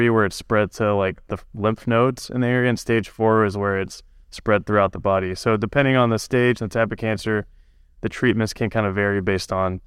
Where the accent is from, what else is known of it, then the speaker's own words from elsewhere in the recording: Oklahoma, United States; I'm originally from Oklahoma.